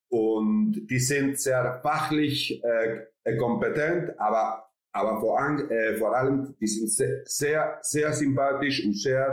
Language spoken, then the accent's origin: English; Bilbao, Basque Country, Spain; As I say, I'm from Bilbao. I'm Bilbao, Spaniard, and European.